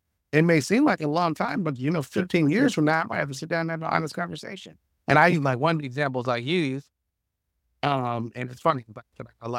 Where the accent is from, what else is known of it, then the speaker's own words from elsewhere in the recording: Philadelphia, Pennsylvania, United States; because I grew up in North Philly and I grew up in poverty, this is the only option.